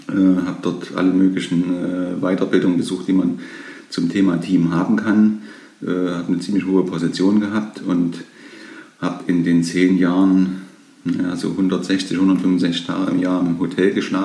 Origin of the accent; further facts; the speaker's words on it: Thuringia, Germany; accent: Thuringian; Ich lasse die Sprache mal nicht glatt ziehen und habe also immer noch meinen Thüringer Dialekt mit dabei.